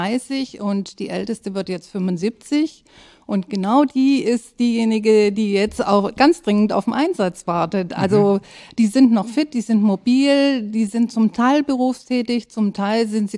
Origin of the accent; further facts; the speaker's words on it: Böblingen, Baden-Württemberg, Germany; now in Schwarzenbek, Germany; Ich bin kein ursprünglicher Schwarzenbeker. Ich komme aus Süddeutschland, genau genommen aus Böblingen und wohne aber seit 1995 in Schwarzenbek.